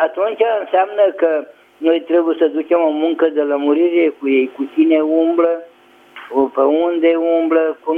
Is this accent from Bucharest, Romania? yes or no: yes; Bucharest, Romania; sunt din București.